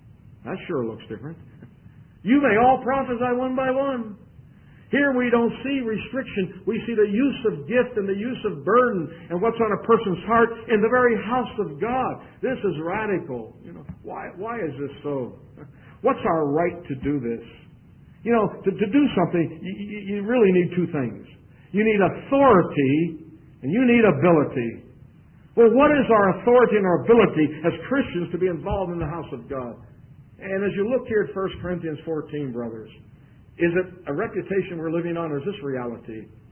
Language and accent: English; Pittsburgh, Pennsylvania, United States; but I grew up in Pittsburgh, so guess which one I'm going to use.